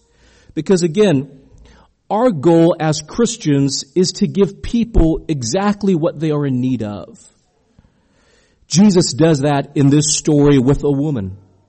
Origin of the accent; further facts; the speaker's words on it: San Antonio, Texas, United States; I'm from San Antonio, so I'm used to diversity.